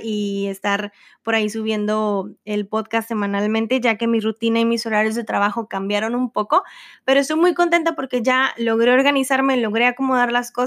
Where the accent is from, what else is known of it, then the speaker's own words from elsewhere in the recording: Monterrey, Nuevo León, Mexico; Yo nací y crecí en Monterrey, Nuevo León. 26 años de mi vida acostumbrada a la misma ciudad